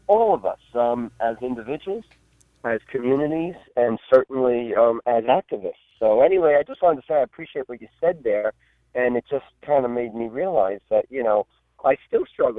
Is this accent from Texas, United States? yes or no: no; Holbrook, New York, United States; I'm out in, I'm from Holbrook.